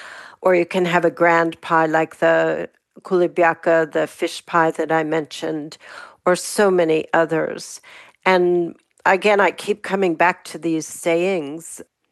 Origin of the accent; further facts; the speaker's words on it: Pittsburgh, Pennsylvania, United States; I think it's probably because I grew up in Pittsburgh.